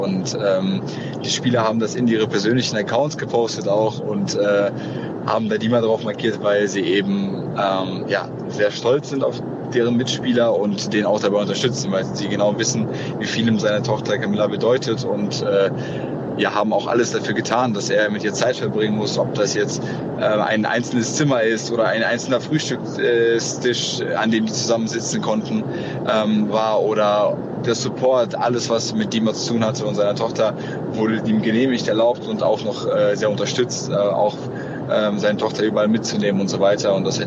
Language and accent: German; Essen, North Rhine-Westphalia, Germany; also born or lived in Ukraine; ich bin gebürtiger Ukrainer und bin in Essen aufgewachsen, fast mein gesamtes Leben lang.